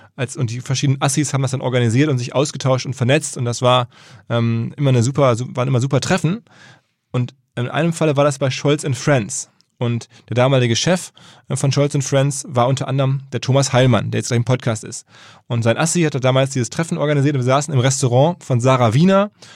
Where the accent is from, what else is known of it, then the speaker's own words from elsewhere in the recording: Essen, North Rhine-Westphalia, Germany; in meiner Heimatstadt in Essen.